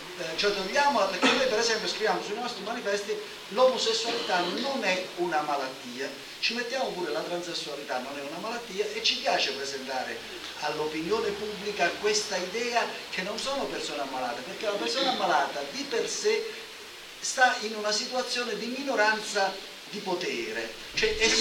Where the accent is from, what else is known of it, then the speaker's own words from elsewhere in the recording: Sassari, Sardinia, Italy; Però io vengo da Sassari